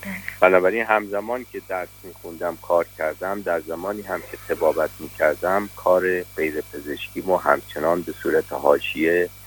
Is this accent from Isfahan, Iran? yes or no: no; Tehran, Tehran Province, Iran; البته پدر و مادرم اهل کاشان بودم. ولی بزرگ شده تهران هستم.